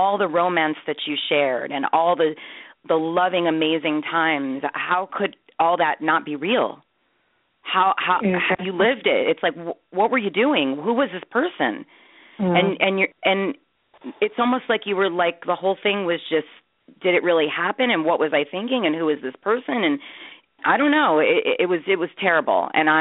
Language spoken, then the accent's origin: English; United States; I'm from the United States. He was from Italy.